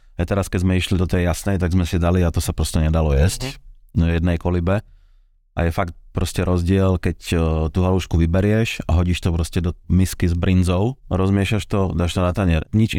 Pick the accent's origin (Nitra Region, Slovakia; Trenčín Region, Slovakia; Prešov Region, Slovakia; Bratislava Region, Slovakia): Nitra Region, Slovakia; Zlaté Moravce; Ja som zo Zlatých Moraviec, to je Tekovský okres, dajme tomu, jo, Nitra, Tekov, jedno s druhým. A my sme, koľko sme od Komárna napríklad, sme 100 kilometrov, rozumieš, tak už sme Maďari, každý nám hovorí, že sme Maďari, ale my nie sme Maďari.